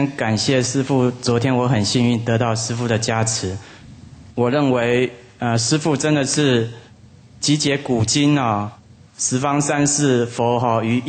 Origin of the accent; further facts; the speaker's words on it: northern Taiwan, Taiwan; 那因为我小时候住在福尔摩沙北头啊